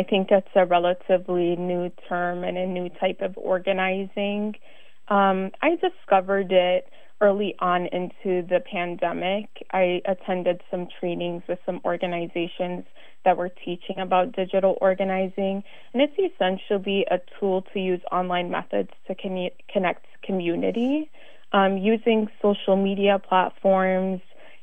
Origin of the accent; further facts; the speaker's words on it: Wisconsin, United States; I think about where would I have been today had I maybe not been born and raised in Wisconsin and had the opportunities that have come my way.